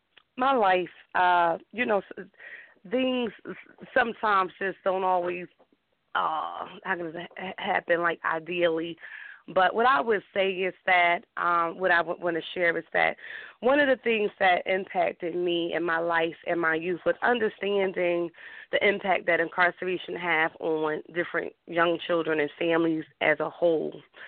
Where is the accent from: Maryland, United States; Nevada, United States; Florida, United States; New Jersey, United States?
New Jersey, United States; Newark; I grew up in Newark, New Jersey. I was raised by my mother to the age of 7 1/2.